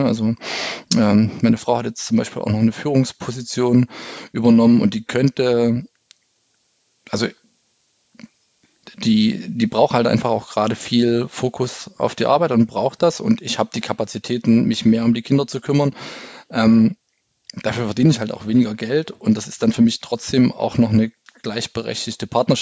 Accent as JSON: {"language": "German", "region": "East Germany", "country": "Germany", "tie": "born or raised there", "said": "Ich bin ja im Osten aufgewachsen, ne?"}